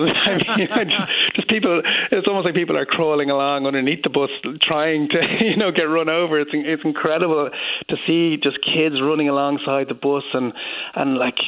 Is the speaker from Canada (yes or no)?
no; Dublin, Leinster, Ireland; because I'm from Dublin